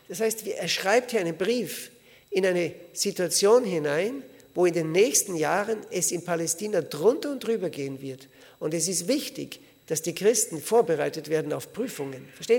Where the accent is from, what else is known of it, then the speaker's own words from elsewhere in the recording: Austria; Und dort in der Gegend von Österreich, wo ich aufgewachsen bin, da heißt, ist das in Dialekt, heißt dann Pfirti.